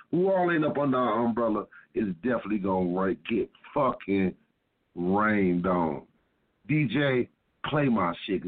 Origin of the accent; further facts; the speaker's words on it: Chicago, Illinois, United States; I'm from Chi-Rock.